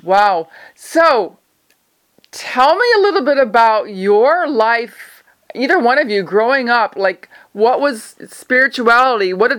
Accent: Richmond, Virginia, United States; I'm a nice Jewish girl. I grew up in Richmond, Virginia, in a Jewish home.

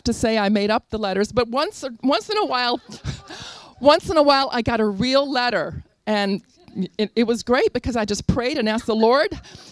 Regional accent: Richmond, Virginia, United States; I grew up in Richmond, Virginia

